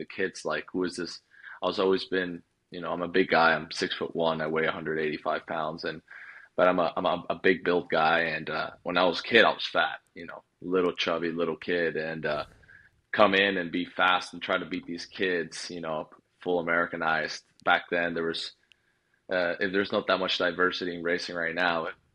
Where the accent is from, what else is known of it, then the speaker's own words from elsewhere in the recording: San José, Costa Rica; So yeah, I was born 95 in San Jose, Costa Rica.